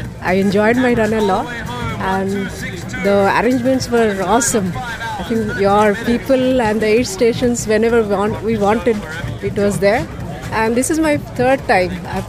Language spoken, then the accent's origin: English; Hyderabad, Telangana, India; That's, we are in from Hyderabad, where the humidity is not much, and we need to get train in this kind of conditions to do better, I think.